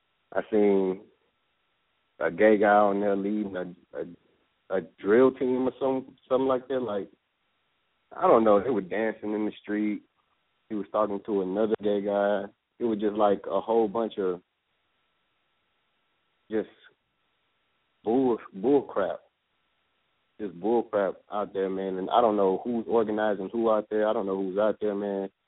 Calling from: Port Arthur, Texas, United States; from Port Arthur, Texas.

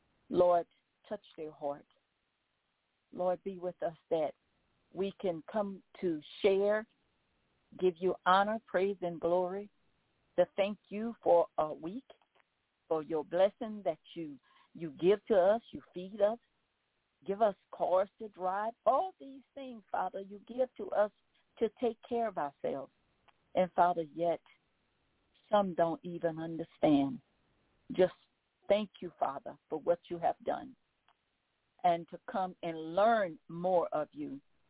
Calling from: Baton Rouge, Louisiana, United States; I'm calling from Baton Rouge, Louisiana.

